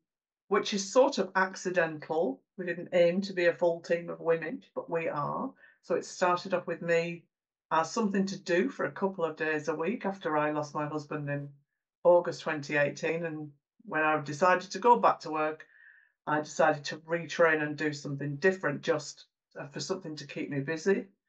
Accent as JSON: {"language": "English", "town": "Lancaster", "region": "North West England", "country": "United Kingdom", "tie": "born or raised there", "said": "I am from Lancaster, born and bred"}